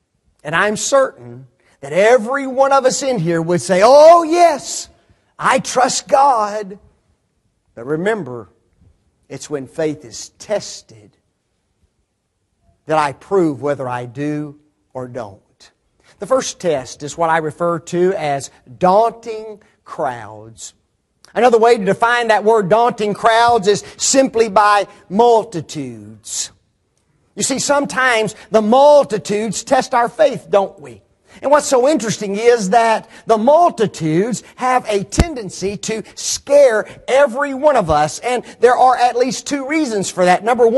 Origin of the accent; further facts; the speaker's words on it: Memphis, Tennessee, United States; I grew up in Memphis. And there's the Mississippi Bridge that's there.